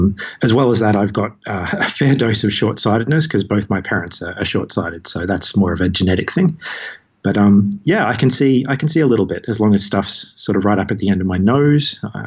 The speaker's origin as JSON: {"language": "English", "country": "Australia", "tie": "born or raised there", "said": "I grew up in Australia, so we have really clear skies"}